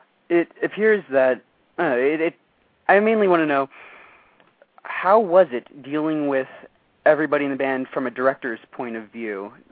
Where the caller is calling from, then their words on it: Bethlehem, Pennsylvania, United States; Bethlehem, Pennsylvania.